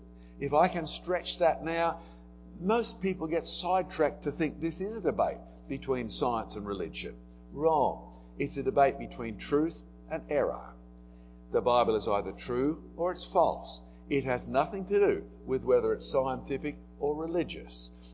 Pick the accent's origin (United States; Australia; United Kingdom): Australia; moved away; I couldn't do much about my accent, but I could sort of drop out very Australian phrases and very Australian words